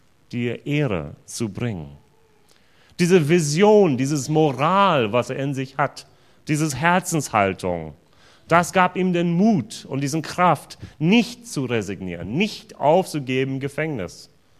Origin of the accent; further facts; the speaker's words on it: Pennsylvania, United States; German is a second language; now in Germany; Ich komme aus den Vereinigten Staaten und ich bin durch ein Austauschprogramm nach Deutschland gekommen. Und das Interessante für mich war es, dass dieses Austauschprogramm, wo ich war, war nur in wenige Bundesländer und eins davon war Virginia. Allerdings, ich bin geboren in Pennsylvania.